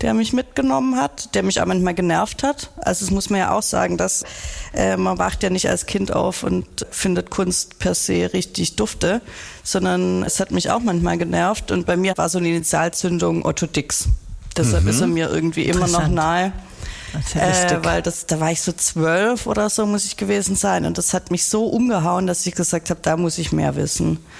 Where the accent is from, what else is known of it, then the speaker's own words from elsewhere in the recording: Eichtal, Baden-Württemberg, Germany; also born or lived in Filderstadt; ich bin in Filderstadt geboren, aufgewachsen in Eichtal, das ist noch kleiner, ist aber so mit dem Auto 20, 25 Minuten von Stuttgart weg.